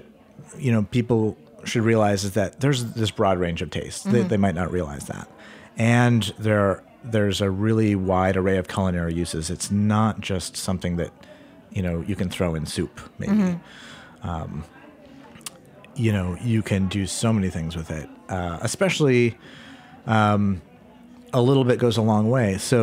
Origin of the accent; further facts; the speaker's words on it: Portland, Maine, United States; And they knew I was from Portland, and every summer, you know, somebody would be going on vacation up to Portland